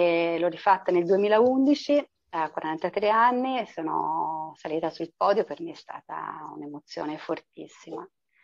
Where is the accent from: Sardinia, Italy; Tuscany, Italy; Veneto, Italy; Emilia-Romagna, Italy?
Tuscany, Italy; Sesto Fiorentino; now in Lucca, Italy; Sai che io sono di Sesto Fiorentino, ma abito a Lucca da diverso tempo